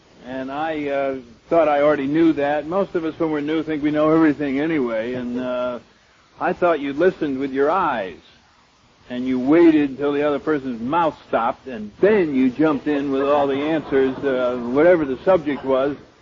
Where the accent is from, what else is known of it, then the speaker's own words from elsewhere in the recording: New England, United States; I come from New England originally